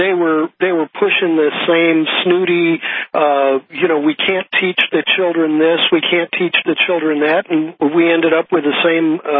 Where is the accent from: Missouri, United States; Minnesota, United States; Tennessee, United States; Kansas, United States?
Missouri, United States; St. Louis; I was brought up in St. Louis where Protestants and Catholics were pitted against each other